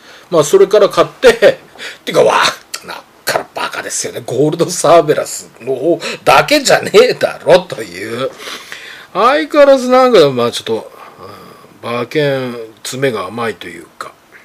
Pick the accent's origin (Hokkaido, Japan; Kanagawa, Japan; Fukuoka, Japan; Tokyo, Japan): Hokkaido, Japan; Nemuro; 本日、まあ天気も悪いんですけれども、私の故郷の、根室、最高気温が15度です。